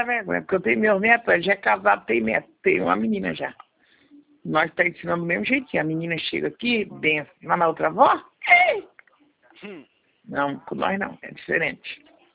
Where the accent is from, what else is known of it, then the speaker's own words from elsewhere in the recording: Penápolis, São Paulo, Brazil; Penápolis, estado de São Paulo.